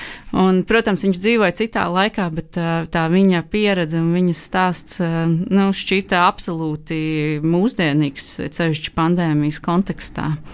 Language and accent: Latvian; Riga, Latvia; Es esmu rīdziniece.